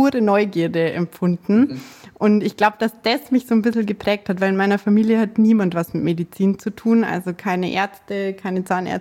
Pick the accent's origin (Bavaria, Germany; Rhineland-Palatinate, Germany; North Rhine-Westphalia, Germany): Bavaria, Germany; Munich; sag jetzt trotzdem, wo ich wohne. Ich komme aus München, also schön in Bayern. Ich versuche mich jetzt auch mit dem Dialekt ein bisschen zurückzuhalten, dass mich jeder versteht.